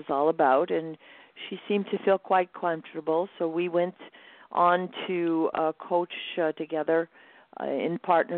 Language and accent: English; California, United States; But briefly, I grew up in the San Francisco Bay Area. one of two siblings.